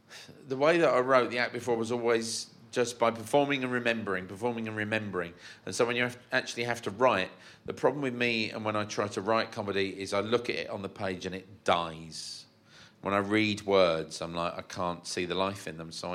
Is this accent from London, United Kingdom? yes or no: yes; London, United Kingdom; I'm from London.